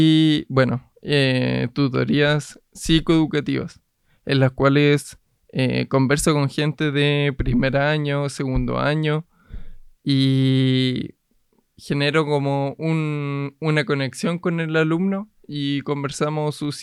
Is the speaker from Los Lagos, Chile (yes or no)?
yes; Puerto Montt, Los Lagos, Chile; also born or lived in Rancagua; de partida yo nací en Rancagua y ahora yo actualmente vivo en Puerto Montt.